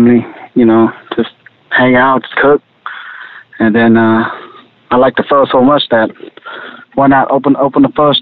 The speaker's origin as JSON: {"language": "English", "town": "Palacios", "region": "Texas", "country": "United States", "tie": "born or raised there", "said": "Well, I was born in Palacios, Texas, growing up, helping my dad on the shrimp boat, and then just moved to Houston after I graduated."}